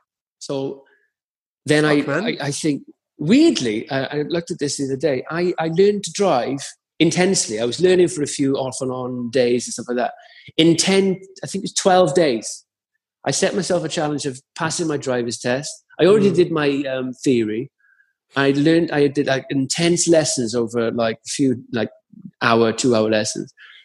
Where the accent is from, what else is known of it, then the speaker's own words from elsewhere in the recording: Caerphilly, Wales, United Kingdom; It's just, it can happen to any lad, and I'm a lad from Caerphilly